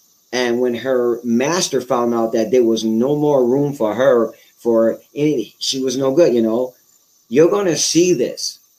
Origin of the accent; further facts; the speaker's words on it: England, United Kingdom; because I'm English. You know, I speak English.